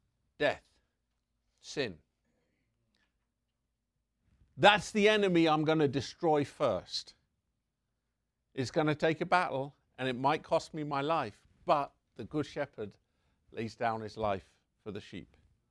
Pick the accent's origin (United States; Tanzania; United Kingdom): United Kingdom; England; Growing up in England, we think about a shepherd.